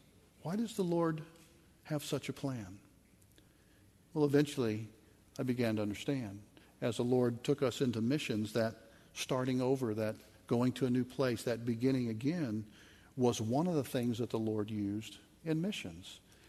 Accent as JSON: {"language": "English", "town": "Wichita", "region": "Kansas", "country": "United States", "tie": "born or raised there", "said": "In my life, I grew up in Wichita, Kansas."}